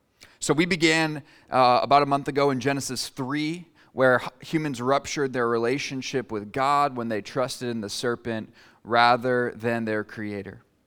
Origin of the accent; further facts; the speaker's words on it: United States; 40 sounds pretty nice, but I'm American, so I'll just pretend like that's Fahrenheit.